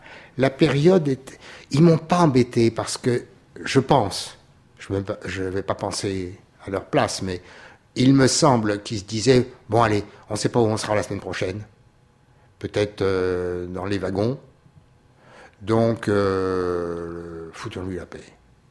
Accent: Paris, Île-de-France, France; Eh bien, je suis un parisien, voilà.

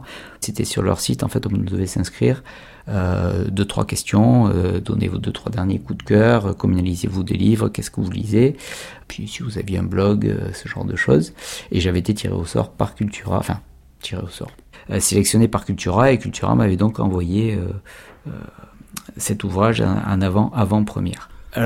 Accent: Bordeaux, Nouvelle-Aquitaine, France; je suis bordelais

